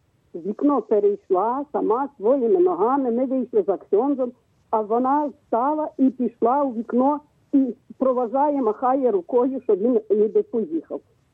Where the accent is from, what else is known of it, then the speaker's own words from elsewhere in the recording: Kamianets-Podilskyi, Khmelnytskyi Oblast, Ukraine; З Кам'янець-Подільська.